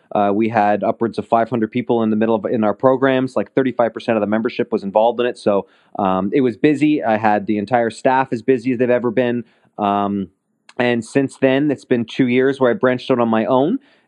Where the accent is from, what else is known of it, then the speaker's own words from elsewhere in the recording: Ottawa, Ontario, Canada; also born or lived in Kentucky, United States; now in Toronto, Canada; Born and raised in Ottawa, and after spending some time down at university in Kentucky, playing on NCAA scholarship, I moved to Toronto